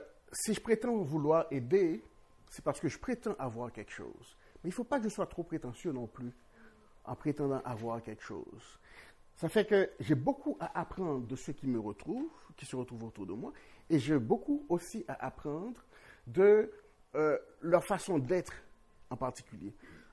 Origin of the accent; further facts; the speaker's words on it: Haiti; born there; je me dis que je suis né en Haïti, dans un pays de tradition